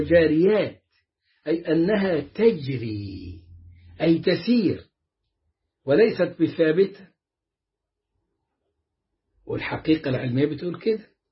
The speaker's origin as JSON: {"language": "Arabic", "country": "Egypt", "said": "واحنا كنا كمصريين و وفلاحين ولا صعيدا"}